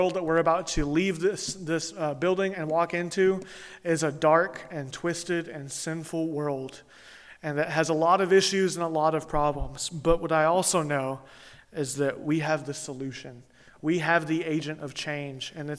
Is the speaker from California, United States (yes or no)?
no; Louisiana, United States; You see, we are not just from Louisiana. We are not just Baptists. We are not just Americans.